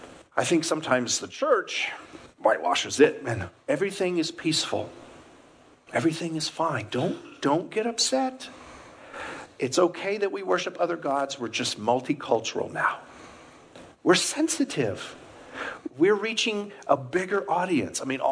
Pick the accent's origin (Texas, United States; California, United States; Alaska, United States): Texas, United States; El Paso; It's a big thing where I grew up in El Paso. It's all wood here.